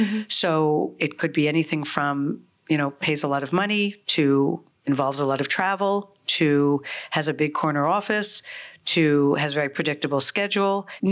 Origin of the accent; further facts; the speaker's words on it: New York City, New York, United States; I am a New Yorker through and through. So I talked about my grandmother's Vienna, Cape Town, but I grew up in New York and there's nowhere else on this planet that I feel at home.